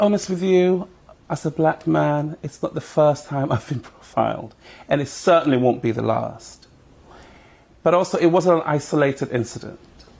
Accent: Ladbroke Grove, London, United Kingdom; what I learned from growing up in Ladbroke Grove is when we go up together, we all win.

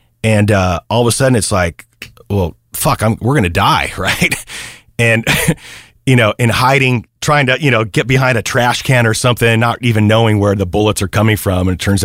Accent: Garden Grove, California, United States; I grew up in Garden Grove, which is in Orange County.

